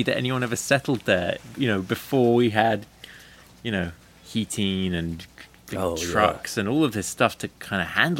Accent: London, United Kingdom; So, I mean, I'm born and raised in London, England

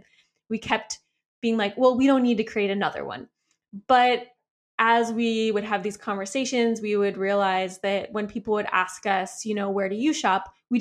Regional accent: Midwest, United States; but we're both from the Midwest.

